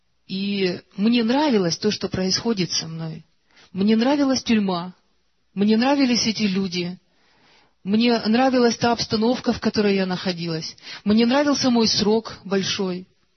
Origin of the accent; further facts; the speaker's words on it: Bucha, Kyiv Oblast, Ukraine; Но вообще мы из Бучи.